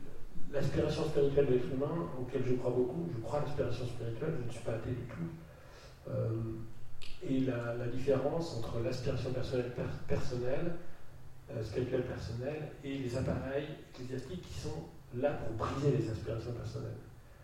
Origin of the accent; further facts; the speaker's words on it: Pays de la Loire, France; je suis de Vendée et que c'est un département très catholique